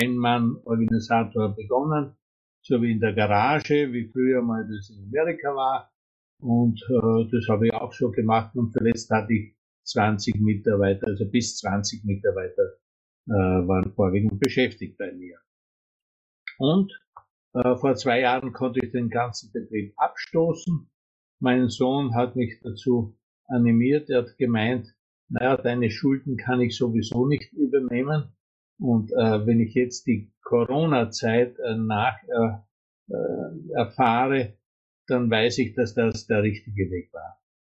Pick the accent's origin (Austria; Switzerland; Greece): Austria; Styria; ich komme aus der Südoststeiermark, aus Österreich, und dort bin ich als Pensionist tätig.